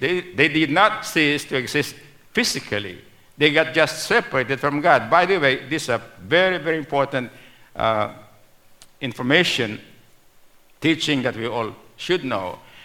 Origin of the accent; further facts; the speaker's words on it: Philippines; I'm familiar with this because I'm Filipino, like many of you.